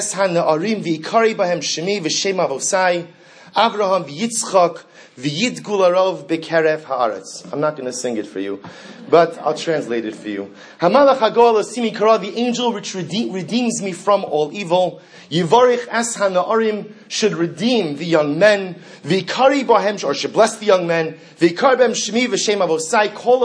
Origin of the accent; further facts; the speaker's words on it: East Brunswick, New Jersey, United States; I grew up in East Brunswick, New Jersey, and when I was growing up, this shul was in the gym of RPRY.